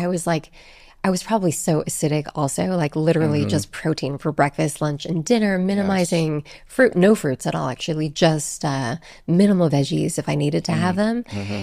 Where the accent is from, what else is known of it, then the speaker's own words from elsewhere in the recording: Canada; I'm Canadian.